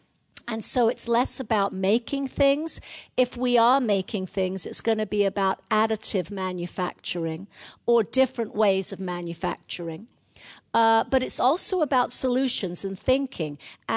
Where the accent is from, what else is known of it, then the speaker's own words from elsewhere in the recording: London, United Kingdom; accent: North London; So born and raised in North London, you can probably tell that from my accent. This is a North London accent, north of the River Thames.